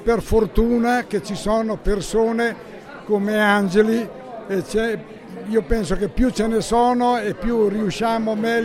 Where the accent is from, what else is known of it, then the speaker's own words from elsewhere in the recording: Borgo Massano, Marche, Italy; per me la Valle del Foglia, che sono nato qui a Borgo Massano, significa tutto, perché io sono partito da qua, poi il lavoro mi ha portato a Fermignano, ma io, le mie radici sono